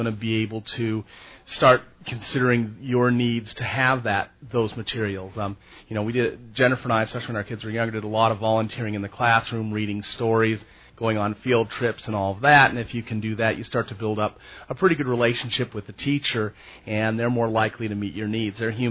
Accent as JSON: {"language": "English", "town": "Minneapolis", "region": "Minnesota", "country": "United States", "said": "I'm from Minneapolis, Minnesota, and my wife and I are blind parents."}